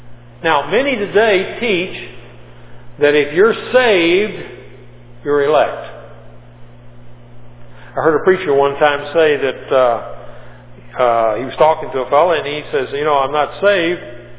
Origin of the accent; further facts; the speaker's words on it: Texas, United States; I mean, I'm from Texas, and I got to keep my mouth shut. Because you know when you see a Texan's mouth's moving